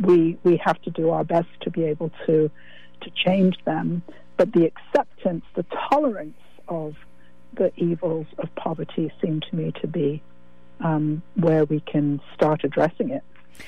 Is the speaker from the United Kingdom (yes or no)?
yes; England, United Kingdom; one of the things as an English person that I've found is that it's very difficult